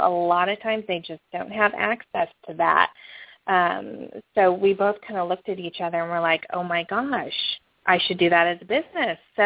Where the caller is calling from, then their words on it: Chesapeake, Virginia, United States; And I'm calling from Chesapeake, Virginia, the Hampton Roads area.